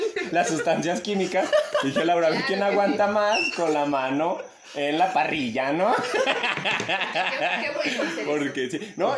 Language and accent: Spanish; Mexico; Entonces, pues ya, porque como buen mexicano...